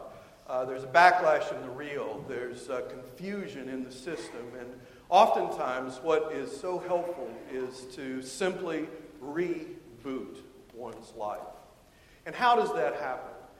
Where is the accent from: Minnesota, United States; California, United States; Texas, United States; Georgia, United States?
Texas, United States; You know, I'm from Texas, and rebooting to me means something that probably doesn't mean to you.